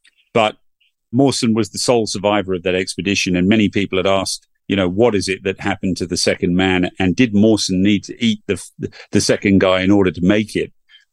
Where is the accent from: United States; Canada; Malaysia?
Malaysia; I grew up in Malaysia as a young child.